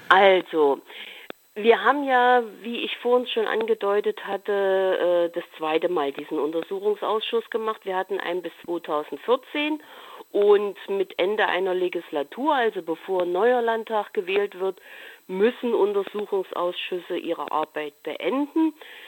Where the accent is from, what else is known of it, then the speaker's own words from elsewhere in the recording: Saxony, Germany; Bei uns in Sachsen ist ja anders als in Thüringen oder auf Bundesebene.